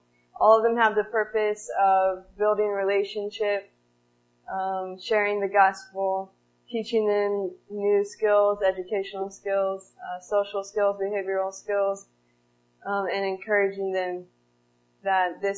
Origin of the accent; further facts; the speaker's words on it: Massey, Indiana, United States; now in Zambia; I grew up in the Massey, Indiana area. I'm a missionary in Zambia